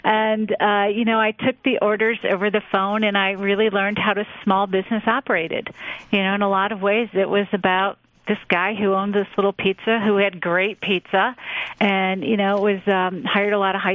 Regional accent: Detroit, Michigan, United States; I grew up on the west side of Detroit, in what, you know, some people talk about is like the St. Suzanne's kind of neighborhood.

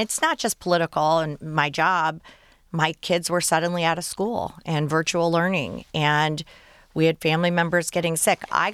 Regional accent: Texas, United States; born there; also born or lived in Ohio / Maryland / Utah; I was born in Texas.

